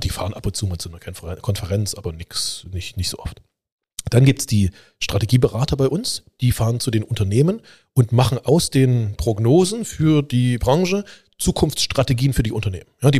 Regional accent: East Germany, Germany; ich komme aus dem Osten, nach der Wende bin ich da rein.

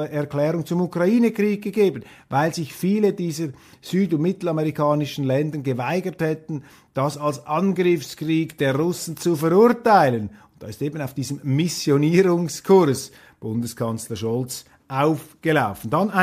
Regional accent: Switzerland; da zieht es einem als Schweizer gleich die Schuhe aus.

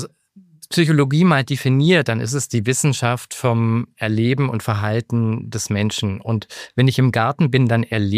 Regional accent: Ulm, Baden-Württemberg, Germany; also ich komme aus der Nähe von Ulm in Deutschland

